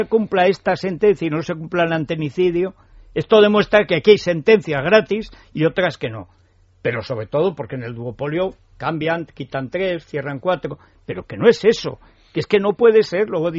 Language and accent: Spanish; Aragon, Spain; Pero es que hay, al lado de mi pueblo, bajando Albarracín en Gea, que tú conoces esa carretera, que está muy bien